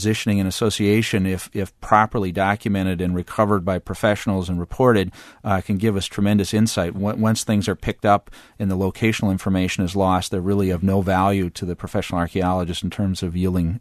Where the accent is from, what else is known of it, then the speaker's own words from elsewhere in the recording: Marinette, Wisconsin, United States; I'm from Marinette originally, and people are concerned about how lake levels have shifted over the last 20 years or so.